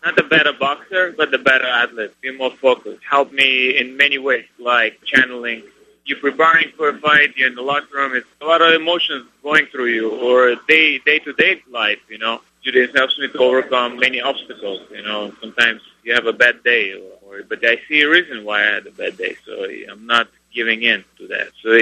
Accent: Russia; Growing up in Soviet Union, and I've been picked by older, stronger kids.

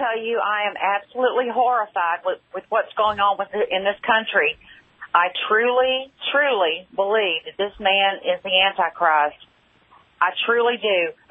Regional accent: Sacramento, California, United States; born there; I was born in Sacramento at the Air Force Base.

